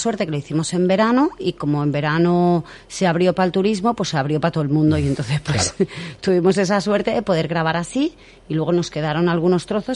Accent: Catalonia, Spain; porque nosotros somos del Vallés Occidental.

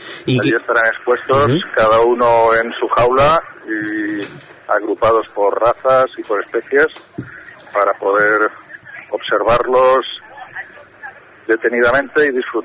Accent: Valencia, Valencian Community, Spain; Yo mismo soy de Valencia

